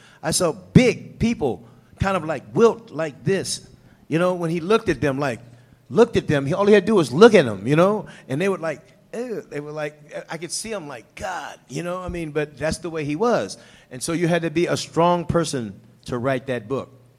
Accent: St. Louis, Missouri, United States; why he picked me to write that book was I was from St. Louis. I was black.

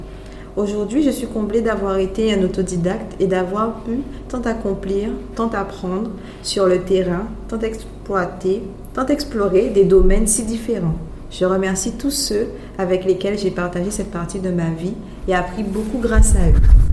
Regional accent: Morne-à-l'Eau, Guadeloupe, France; Non. Je suis guadeloupéen et surtout mornalien.

